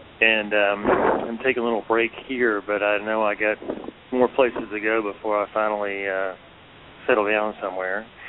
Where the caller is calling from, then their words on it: South Carolina, United States; I'm calling you from South Carolina.